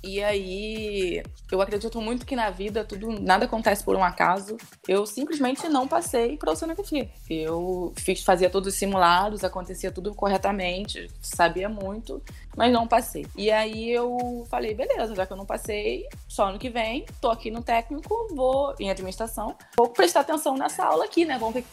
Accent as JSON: {"language": "Portuguese", "region": "Rio de Janeiro", "country": "Brazil", "tie": "born or raised there", "said": "Não, eu nasci no hospital no Rio."}